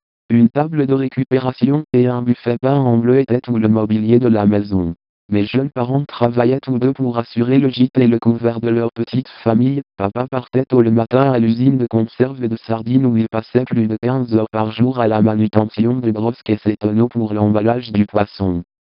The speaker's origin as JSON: {"language": "French", "town": "Oran", "region": "Oran Province", "country": "Algeria", "tie": "born or raised there", "said": "je suis né à Oran en juillet 1947, mes premiers souvenirs remontent à la misère noire d'après-guerre. Nous vivions à Oran en Algérie française"}